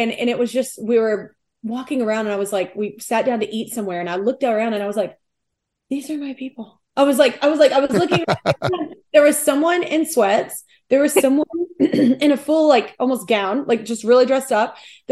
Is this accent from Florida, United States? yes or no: no; Texas, United States; And I'm from Texas, so I'm used to like driving here